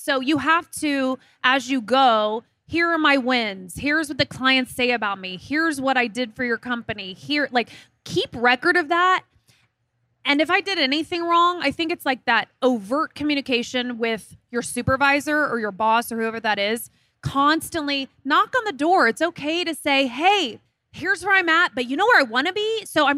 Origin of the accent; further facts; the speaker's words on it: Midwest, United States; I'm from the Midwest. So I've loved a blue jean my entire life.